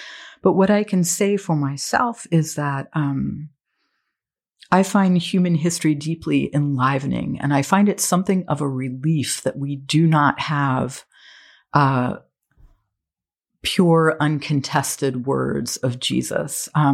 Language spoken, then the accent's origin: English; Beirut, Beirut Governorate, Lebanon; So I grew up in part in Beirut, and I grew up at the beginning of the Civil War.